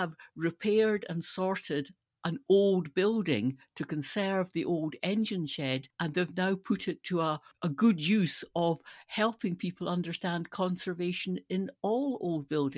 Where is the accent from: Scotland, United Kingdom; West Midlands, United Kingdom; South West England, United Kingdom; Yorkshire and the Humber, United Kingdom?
Scotland, United Kingdom; Stirling; When I grew up in Stirling, that part of Stirling, that particular loop of the Forth, was very much under the control of the Ministry of Defence.